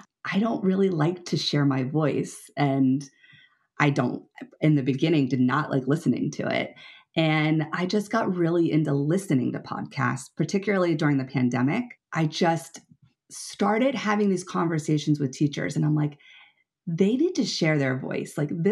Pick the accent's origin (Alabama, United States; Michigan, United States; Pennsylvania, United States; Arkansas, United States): Pennsylvania, United States; So even though I'm from Pennsylvania, even though I had some connections